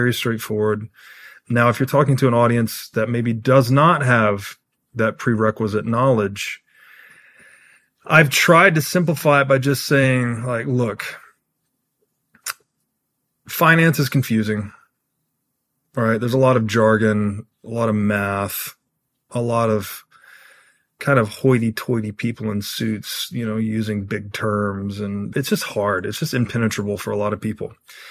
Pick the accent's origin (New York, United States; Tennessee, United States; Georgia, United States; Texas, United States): Tennessee, United States; So I grew up in Tennessee. If I, most of my buddies in Tennessee